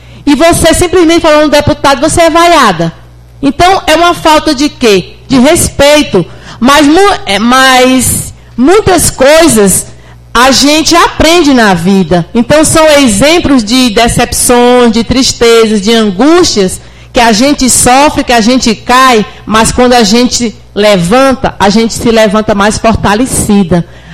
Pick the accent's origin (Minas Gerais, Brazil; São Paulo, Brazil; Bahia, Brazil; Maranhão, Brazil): Maranhão, Brazil; São João dos Patos; Tenho uma família pequena, porque sou do São João dos Patos, Maranhão.